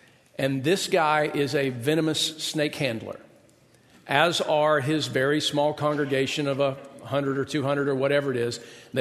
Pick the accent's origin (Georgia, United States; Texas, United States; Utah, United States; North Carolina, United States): Georgia, United States; I grew up in Georgia. I've had some interactions with snakes before, none of which were pleasant.